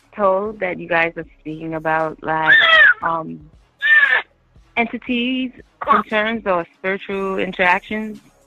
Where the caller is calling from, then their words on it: Bronx, New York, United States; I'm calling from the Bronx.